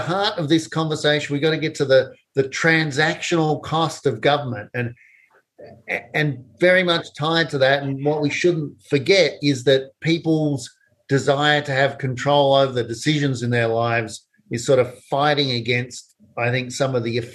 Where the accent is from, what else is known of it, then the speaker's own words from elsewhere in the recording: Australia; now in United States; I came here from Australia just as an example.